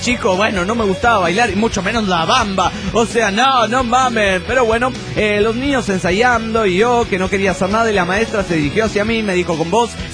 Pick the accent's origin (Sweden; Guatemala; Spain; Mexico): Guatemala; Estaba en sexto y era el Día de la Madre en Guatemala. Yo soy guatemalteco de nacimiento.